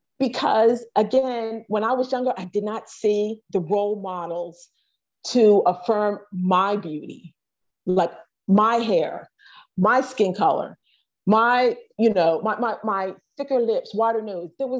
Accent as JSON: {"language": "English", "country": "United States", "tie": "born or raised there", "said": "when I was younger, as a young Black girl, growing up in the States in the 70s and in the 80s"}